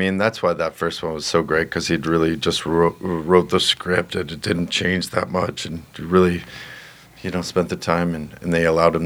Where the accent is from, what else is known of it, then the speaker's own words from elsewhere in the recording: Los Angeles, California, United States; And I was like, oh, I grew up in Los Angeles.